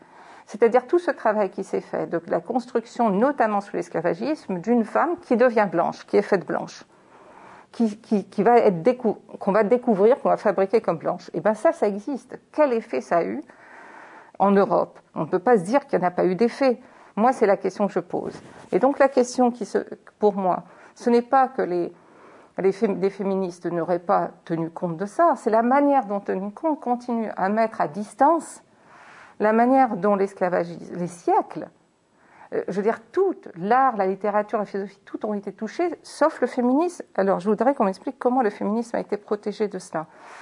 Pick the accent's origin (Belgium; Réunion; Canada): Réunion; Moi, je viens de l'île de la Réunion, où je n'ai vu que l'État colonial